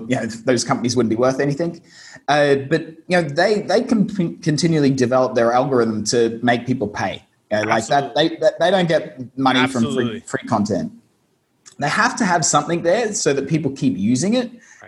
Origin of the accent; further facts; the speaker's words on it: Brisbane, Queensland, Australia; you can probably hear my accent. I'm from Australia, Brisbane, Australia. Originally a country boy, but studied software engineering at university.